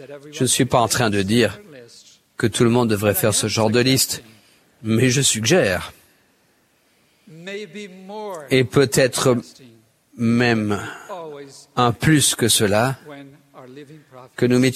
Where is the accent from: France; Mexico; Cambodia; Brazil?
Brazil; J'ai alors décidé de rentrer dans mon pays d'origine, le Brésil, pour y trouver mon épouse.